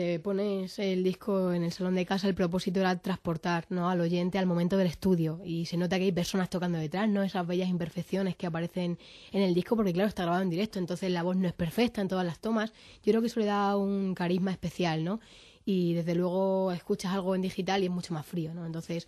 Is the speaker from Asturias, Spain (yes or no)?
no; Jaraíz de la Vera, Extremadura, Spain; Sí, en Jarandilla. Yo soy de Jaraíz